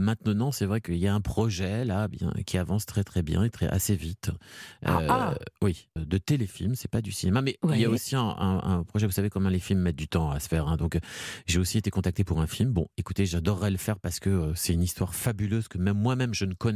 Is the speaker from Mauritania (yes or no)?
no; France; accent: French; Moi, j'ai un accent assez puissant, et ils aiment bien l'accent français.